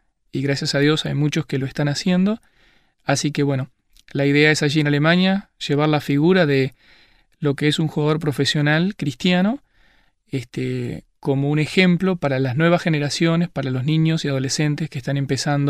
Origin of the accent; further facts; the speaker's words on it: Uruguay; now in Germany; soy de aquí, soy de estas tierras, soy uruguayo. Y bueno, hace 4 años que estamos trabajando en Alemania.